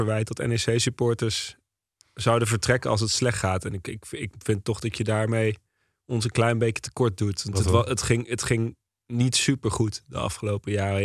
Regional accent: Beuningen, Gelderland, Netherlands; also born or lived in Nijmegen; Ik ben geboren in Nijmegen en ben vrij snel in Beuningen gaan wonen. Dat is echt een NEC-bolwerk.

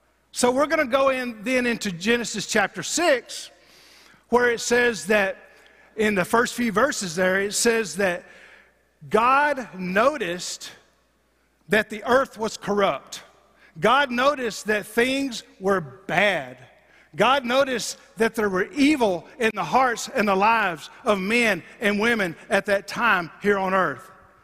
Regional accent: Abilene, Texas, United States; You know, back growing up when I was a little kid, I grew up around Abilene and played Little League Baseball.

